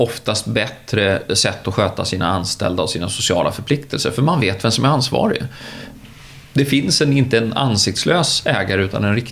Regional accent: Norrköping, Östergötland, Sweden; I Norrköping, i en liten villaförort som ligger utanför Norrköping som heter Linde.

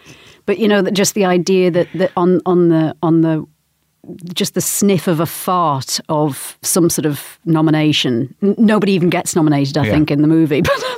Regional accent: Newcastle, North East England, United Kingdom; Newcastle, northeast of England.

